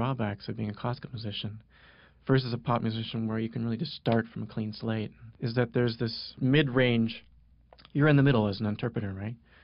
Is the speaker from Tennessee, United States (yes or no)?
no; Santa Barbara, California, United States; I grew up in Santa Barbara, California.